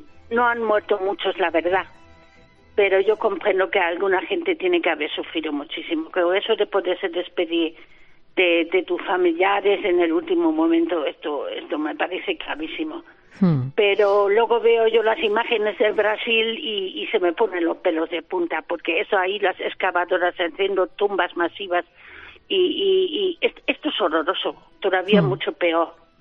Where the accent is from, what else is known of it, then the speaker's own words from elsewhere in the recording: Germany; Spanish is a second language; nosotros los alemanes, como vivimos más bien de puertas para adentro, y no como los españoles que viven de puertas para afuera, ¿sabes?